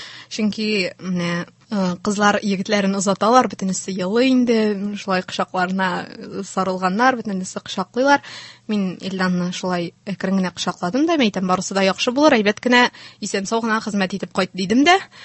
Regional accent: Aznakayevo, Tatarstan, Russia; Мин үзем Азнака ягыннан, безнең менә Казанга кадәр ора 300 чакрым чамасы

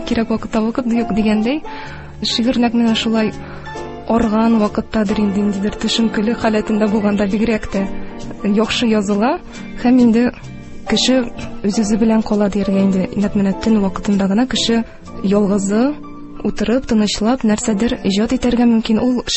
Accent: Tuban Abdul, Tatarstan, Russia; Мин үзем Татарстан Республикасыннан, Әлмәт районы Түбән Абдул авылыннан булам.

